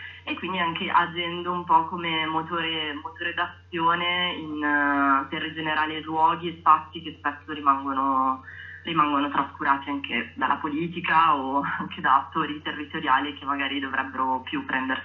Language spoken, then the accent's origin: Italian; Milan, Lombardy, Italy; siamo appunto partiti da Milano, noi siamo di Milano, con tutta l'attrezzatura video